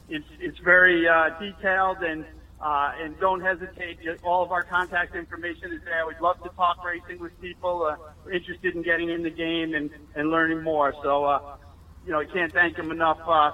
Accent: New York, United States; a kid growing up on Long Island and being a huge fan of the Black and Sherry

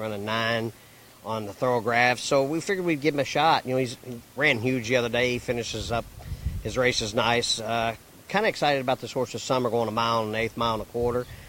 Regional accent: Kentucky, United States; I'm from Kentucky. Ellis Park has same chute.

